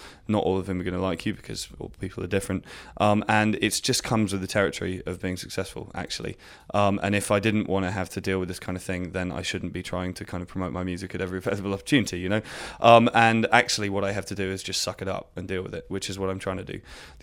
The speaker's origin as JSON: {"language": "English", "region": "England", "country": "United Kingdom", "said": "because I come from the punk scene and I'm English"}